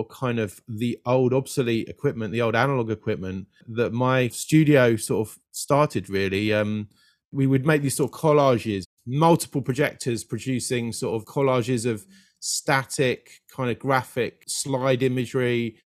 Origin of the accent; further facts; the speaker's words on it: London, United Kingdom; So I grew up in London.